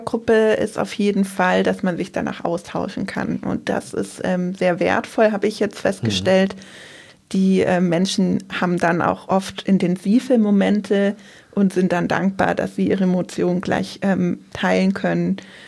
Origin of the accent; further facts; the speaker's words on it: Berlin, Germany; ich bin ja aus dem Südosten Berlin, so Köpenicker Raum.